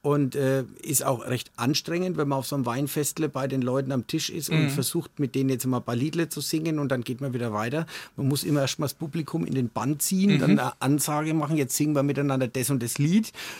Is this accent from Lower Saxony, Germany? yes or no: no; Bavaria, Germany; accent: Franconian; Aber wenn mein Gegenüber kein Dialekt spricht, dann gehe ich da automatisch auf Fränkisch mit Allerweltsakzent heute.